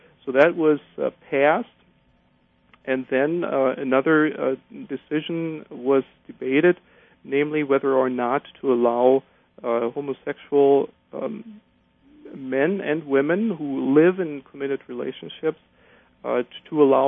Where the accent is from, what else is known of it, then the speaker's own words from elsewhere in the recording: Germany; I come from Germany originally